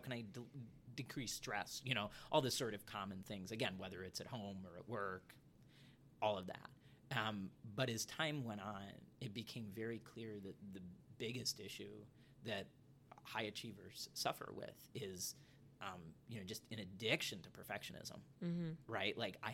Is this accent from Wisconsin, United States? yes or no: no; Northville, Michigan, United States; I grew up in Northville, Michigan. I grew up in a high achieving culture.